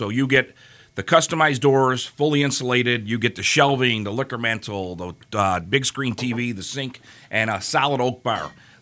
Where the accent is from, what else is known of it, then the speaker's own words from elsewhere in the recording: Chicago, Illinois, United States; I'm Chicago.